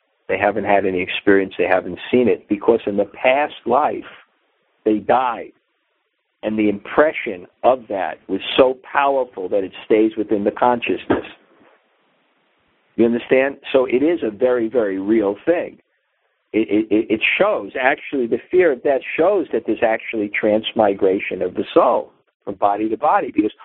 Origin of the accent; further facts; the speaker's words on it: Brooklyn, New York, United States; I remember when I was 6 years old, five years old, growing up in Brooklyn